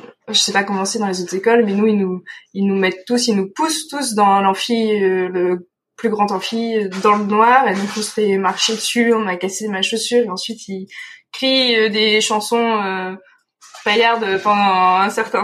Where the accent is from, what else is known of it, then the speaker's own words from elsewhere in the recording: Nouvelle-Aquitaine, France; géographiquement, moi je viens de Dordogne, donc j'étais près de Toulouse ou de Nantes